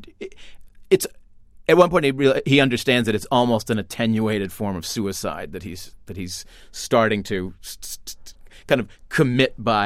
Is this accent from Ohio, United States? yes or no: no; Wenham, Massachusetts, United States; Well, so I live in Topsfield. I grew up in Wenham. They're towns right next to each other up on the North Shore.